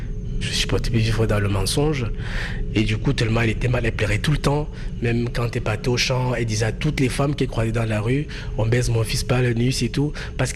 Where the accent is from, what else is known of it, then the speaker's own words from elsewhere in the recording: Cameroon; Je suis né au Cameroun. Et du coup, j'ai grandi un peu isolé dans mon petit coin.